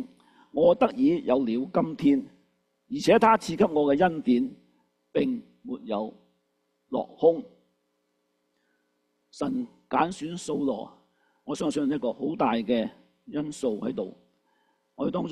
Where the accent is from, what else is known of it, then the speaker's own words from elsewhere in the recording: China; 即係我諗類似我哋中國人講話